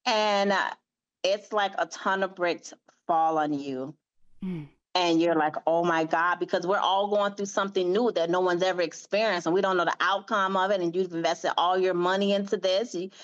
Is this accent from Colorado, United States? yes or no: no; Chicago, Illinois, United States; Because I'm from Chicago, and when people see the name Chicago, the first thing they ask when they walk in, are you from Chicago?